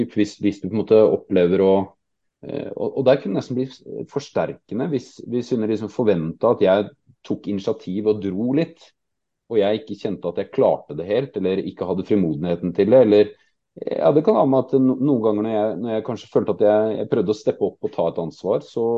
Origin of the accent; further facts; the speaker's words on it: Oslo, Norway; now in Hemsedal, Norway; Vi kom fra Oslo og flytta til Hemsedal